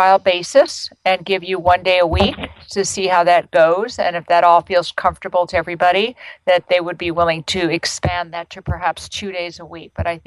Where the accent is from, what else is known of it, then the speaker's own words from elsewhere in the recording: California, United States; My home state. Hello, California.